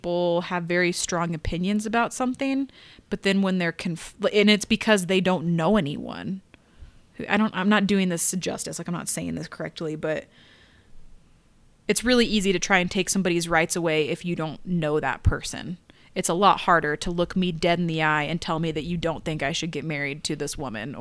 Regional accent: Wardsville, Missouri, United States; I never encountered it growing up in Wardsville, Missouri, because people just don't talk about it.

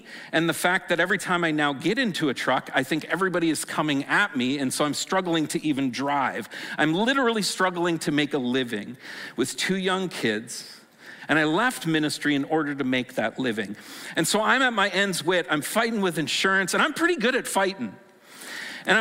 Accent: Stratford, Ontario, Canada; And so I grew up in Stratford, but our family farm was on the 8th line, actually just near Elmira.

